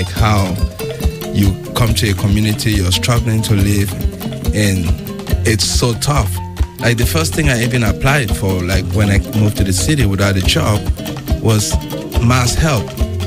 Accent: Cameroon; moved away as an adult; also born or lived in Sweden; now in United States; I was born and raised in Cameroon, studied there until my undergrad. Then after my undergrad, I moved to Sweden for for grad school

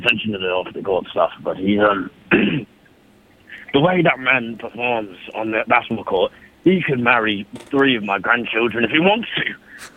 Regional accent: Sheffield, Yorkshire and the Humber, United Kingdom; born there; I was born in Sheffield.

